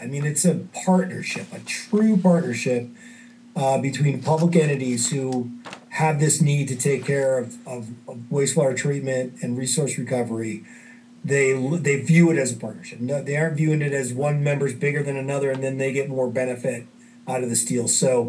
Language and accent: English; Colorado, United States; and I was originally from Colorado. I had a chance to become the general counsel at Metro. So moved my young family at the time back to Denver